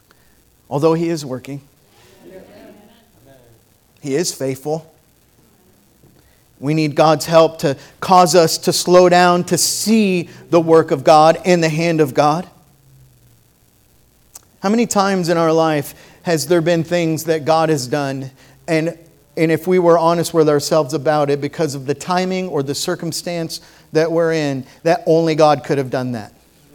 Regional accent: Oklahoma City, Oklahoma, United States; I was raised in Oklahoma City. I was a bus kid.

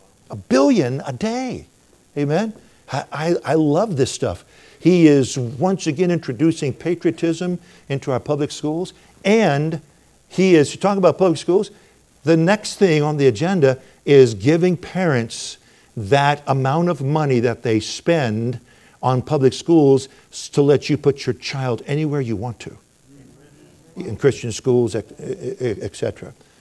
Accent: United States; I don't care. I'm an American.

